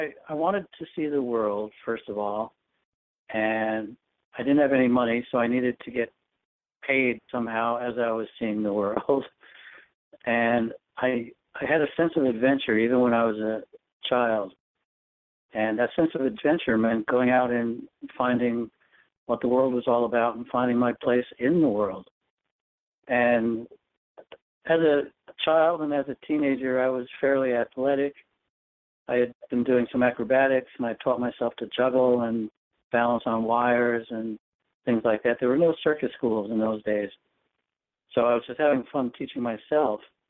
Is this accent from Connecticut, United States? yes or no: yes; North Haven, Connecticut, United States; I grew up in North Haven, Connecticut, and it was an area of farmland, more or less, when I was growing up before it got built up to suburbia.